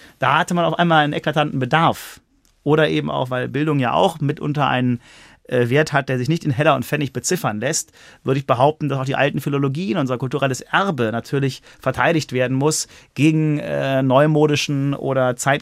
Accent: Frankfurt, Hesse, Germany; Ich weiß ein Stück weit, wovon ich spreche, als Frankfurter.

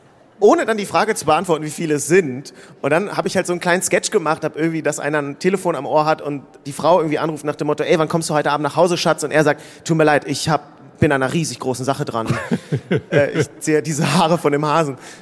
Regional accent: Hanover, Lower Saxony, Germany; ich komme aus Hannover

